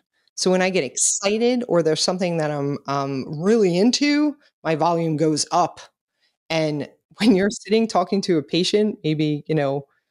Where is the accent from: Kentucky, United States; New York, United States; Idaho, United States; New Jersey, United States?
New York, United States; Brooklyn; I am a talker. I grew up in Brooklyn.